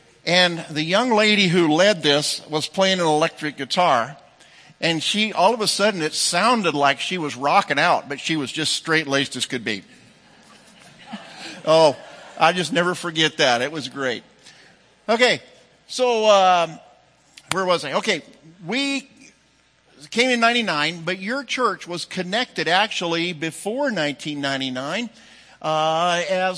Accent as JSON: {"language": "English", "town": "Henderson", "region": "Nebraska", "country": "United States", "said": "My wife Marcia is here, and we're from Henderson, Nebraska"}